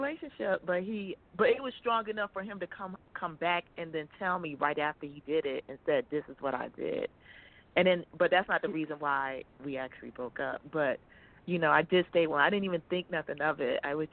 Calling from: Arizona, United States; from Arizona.

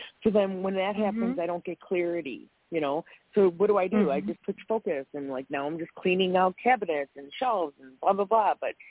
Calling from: Wisconsin, United States; I'm calling from Wisconsin.

